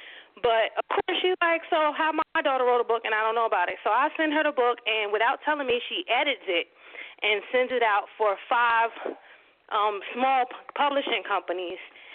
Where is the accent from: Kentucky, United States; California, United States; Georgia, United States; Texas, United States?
Georgia, United States; also born or lived in St. Louis; I have no sisters, and I grew up in Cobb County, Georgia, But I didn't stay long, and I've been so many states since then. I've lived all up and down the East Coast and in St. Louis.